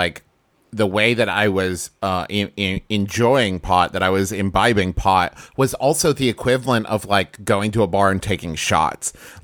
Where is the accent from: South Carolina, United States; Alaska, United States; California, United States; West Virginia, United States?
West Virginia, United States; Huntington; I grew up in Huntington, West Virginia.